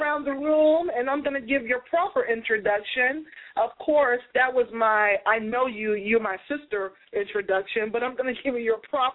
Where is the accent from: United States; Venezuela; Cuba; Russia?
United States; Boston, Massachusetts; definitely even in my home state in New England, in Boston, Massachusetts.